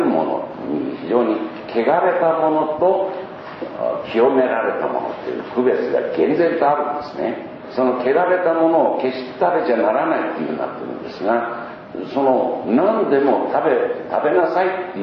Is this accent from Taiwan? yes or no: yes; Taiwan; 台湾で生まれ育った私